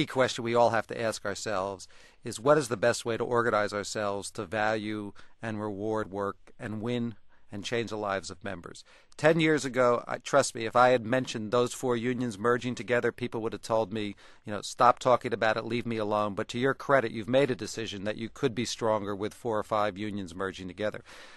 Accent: Philadelphia, Pennsylvania, United States; I come from Philadelphia. It is about as strong a union town as you can get.

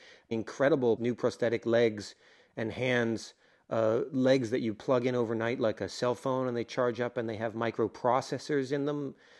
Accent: United States; accent: American; they're not shy about pointing it out to me when they hear my American accent here

